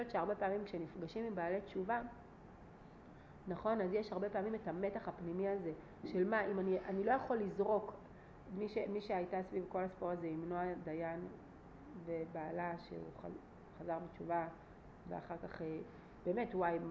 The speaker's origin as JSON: {"language": "Hebrew", "town": "Hebron", "region": "West Bank", "country": "Palestine", "said": "הצטלמו איתנו אנשים כי אנחנו מחברון."}